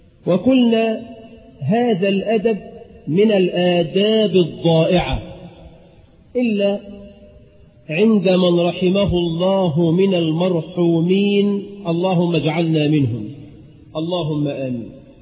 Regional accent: Egypt; اللهم اجعل بلدنا مصر آمنة مطمئنة

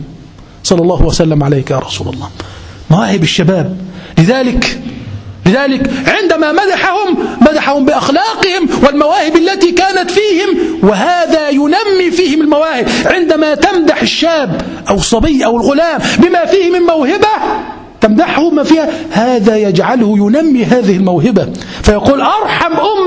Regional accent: Egypt; عندنا في مصر 30 مليون شابا، أكبر قوة من الشباب بعد الصين في مصر، 30 مليون شاب.

